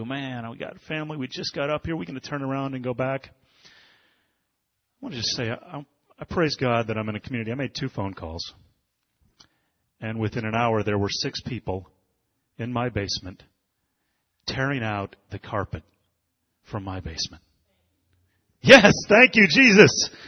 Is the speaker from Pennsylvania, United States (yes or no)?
no; Michigan, United States; moved away; They both have to do with my home state of Michigan, because I've been there twice in the past year